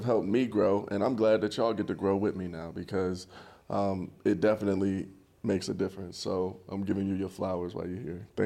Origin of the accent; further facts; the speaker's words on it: Ohio, United States; it's going back to my home state of Ohio.